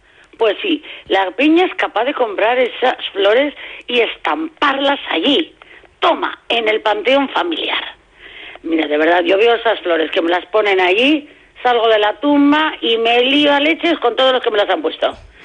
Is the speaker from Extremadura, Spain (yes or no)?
no; Bilbao, Basque Country, Spain; tengo dinero, pero me lo gasto en mi pueblo, que es Bilbao